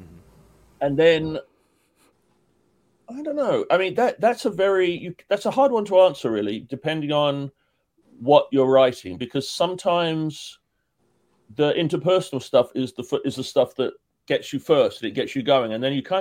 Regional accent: England, United Kingdom; and you can tell I'm English.

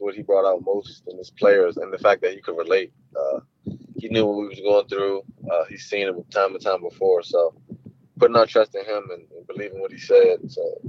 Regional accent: Maryland, United States; With the fact that I'm from Maryland, I wanted to stay home and do something kind of different.

